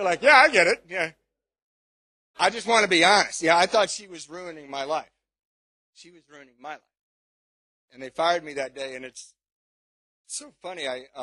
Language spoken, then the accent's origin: English; California, United States; I'm from California, and I lied, and I told everybody that I was coming back to California